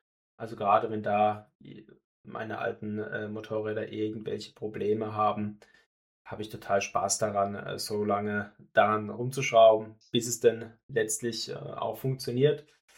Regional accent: Baden-Württemberg, Germany; in meinem Heimatbundesland Baden-Württemberg

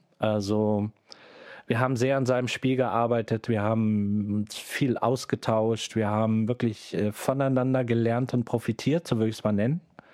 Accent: Göttingen, Lower Saxony, Germany; aber ich bin gebürtiger Göttinger. Ich habe bis zu meinem 40. Lebensjahr auch in Göttingen gewohnt

